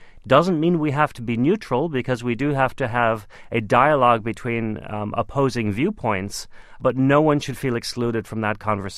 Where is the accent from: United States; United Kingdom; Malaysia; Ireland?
Ireland; Dublin, Leinster; I grew up in Dublin.